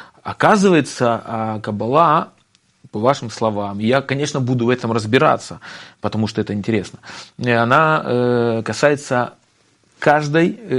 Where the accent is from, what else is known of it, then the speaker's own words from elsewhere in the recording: Moldova; Я из Молдавии, на самом деле.